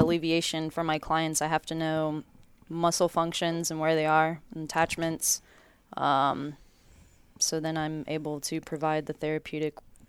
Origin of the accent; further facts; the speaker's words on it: Dade City, Florida, United States; Well, in growing up in Dade City, I had to pretty much entertain myself because there's not a lot going on out there.